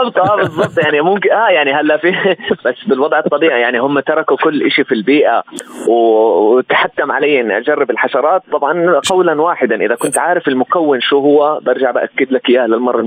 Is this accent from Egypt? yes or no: no; Jordan; يعني أنت عارف كيف عندنا في الأردن